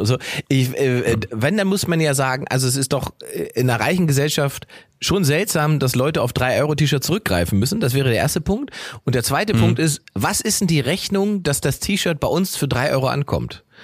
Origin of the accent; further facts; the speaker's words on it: East Germany, Germany; Ich sage als Ostdeutscher sage ich natürlich Verbesserung der Welt, alle nackt.